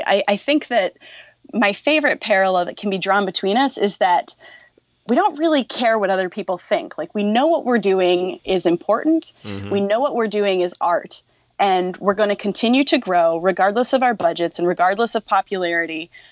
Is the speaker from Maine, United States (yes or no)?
yes; Maine, United States; We grew up together in Maine, and now I forget where she lives.